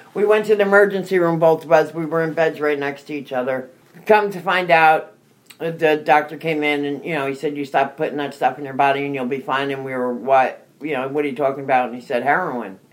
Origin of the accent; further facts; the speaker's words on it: Newark, New Jersey, United States; I am from Newark, New Jersey.